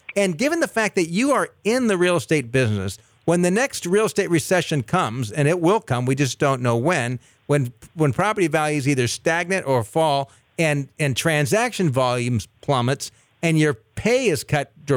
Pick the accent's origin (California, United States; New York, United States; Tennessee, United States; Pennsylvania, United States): California, United States; Ojai; born there; I was born in Ventura County, but.